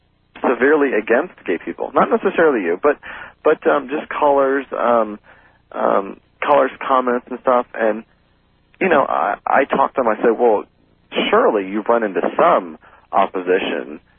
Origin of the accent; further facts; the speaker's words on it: Las Vegas, Nevada, United States; now in San Francisco, United States; I was born and raised in Las Vegas. I've been up here for 2 years now, and I'm complaining when it's 80 in San Francisco.